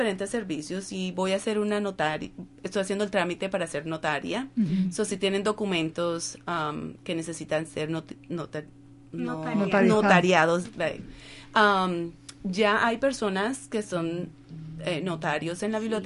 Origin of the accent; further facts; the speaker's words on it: Colombia; now in Northfield, United States; Cuando yo me mudé aquí a Northfield, no hablaba nada de inglés, cero español. Vine desde Colombia y empecé a tomar clases de inglés en la comunidad.